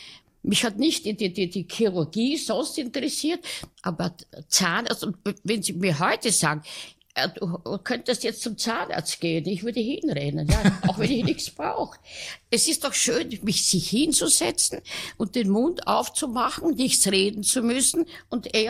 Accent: Vienna, Austria; Aber ich bin in Kaisermühlen aufgewachsen.

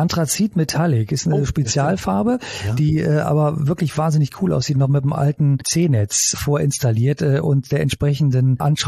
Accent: Italy; ich bin in Italien aufgewachsen

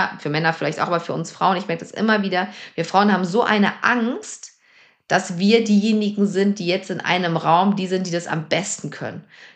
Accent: Lower Saxony, Germany; Ich bin in einem ganz kleinen Ort aufgewachsen in Niedersachsen.

